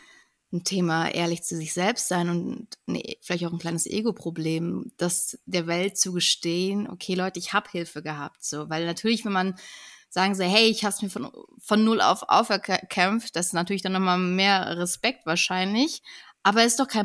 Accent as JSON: {"language": "German", "country": "Kazakhstan", "moved": "yes", "lives_now": "Germany", "said": "Also wir sind aus Kasachstan irgendwann mal ausgewandert, hatten dementsprechend kein Geld, sind vor Armut nach Deutschland gekommen. Und dann hatte ich eine schöne Kindheit auf jeden Fall."}